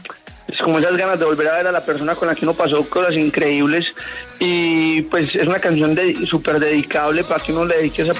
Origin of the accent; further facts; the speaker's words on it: Colombia; toda mi tierrita, Colombia